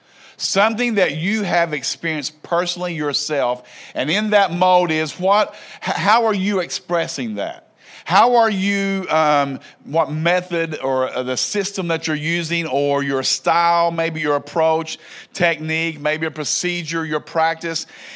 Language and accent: English; Kentucky, United States; from Kentucky.